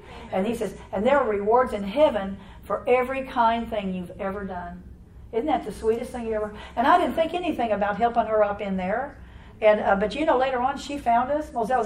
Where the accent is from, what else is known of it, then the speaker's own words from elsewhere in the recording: Illinois, United States; and she was from St. Louis, and I was from Illinois.